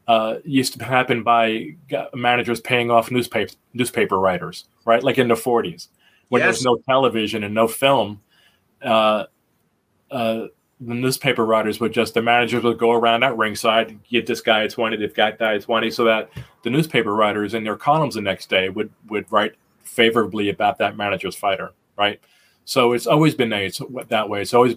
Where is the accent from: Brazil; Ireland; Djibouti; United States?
United States; New Jersey; I grew up in New Jersey, in New Jersey, central New Jersey.